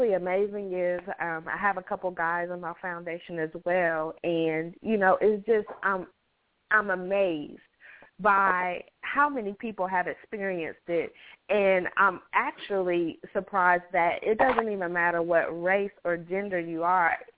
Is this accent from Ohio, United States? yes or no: yes; Ohio, United States; because I'm from Ohio as well.